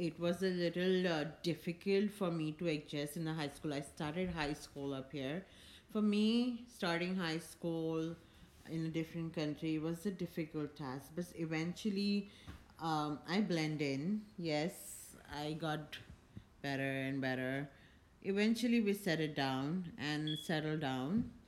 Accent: Mumbai, Maharashtra, India; We grew up back in India, Mumbai. And it was fun.

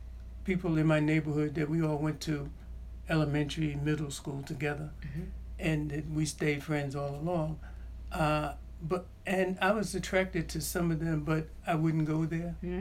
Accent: Queens, New York, United States; moved away; also born or lived in Bronx / Jersey City; I was born in the Bronx. I was raised in Queens, in Jamaica, Queens.

